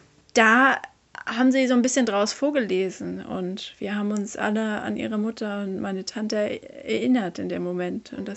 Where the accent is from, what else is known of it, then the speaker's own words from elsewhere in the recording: Schleswig-Holstein, Germany; Wir haben eine Ferienwohnung gebucht in Schleswig-Holstein, ganz in der Nähe, wo ich aufgewachsen bin, also wo wir alle unsere Wurzeln haben auch.